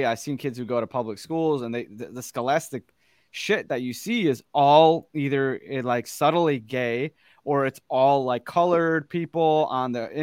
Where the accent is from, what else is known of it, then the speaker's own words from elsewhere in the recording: Michigan, United States; Let's talk about Michigan, right? We're two dudes from Michigan.